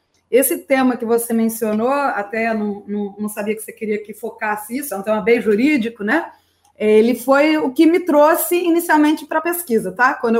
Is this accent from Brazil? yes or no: yes; Paraná, Brazil; Sou do Paraná, estudei na Universidade Federal do Paraná, graduação e mestrado em Direito Público.